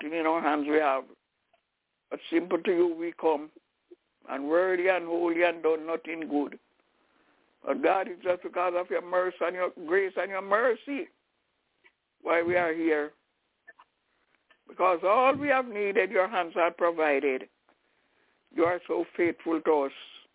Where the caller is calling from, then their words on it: Albany, New York, United States; I'm calling from Albany, New York.